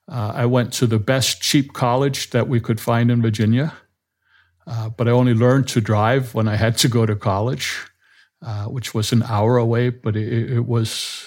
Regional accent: Copenhagen, Capital Region of Denmark, Denmark; I grew up entirely in Denmark.

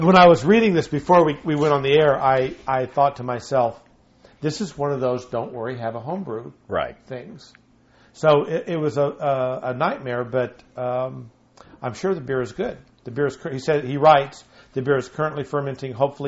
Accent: Colorado Springs, Colorado, United States; My hometown.

